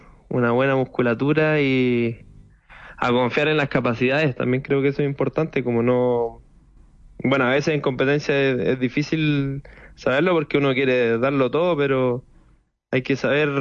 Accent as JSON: {"language": "Spanish", "country": "Chile", "said": "Así es, somos 8 los chilenos que vamos a competir."}